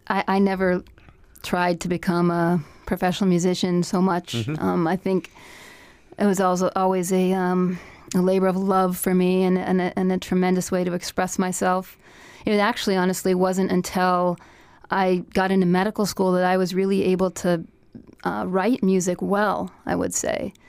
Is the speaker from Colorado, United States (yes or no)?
yes; Colorado, United States; also born or lived in California; I grew up in Colorado and went to college at Stanford University in California.